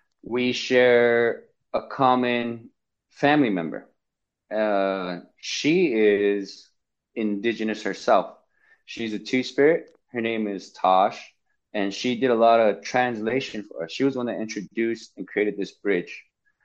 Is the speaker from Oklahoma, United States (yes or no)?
no; New Mexico, United States; I'm from the Navajo Nation, and that's Arletta.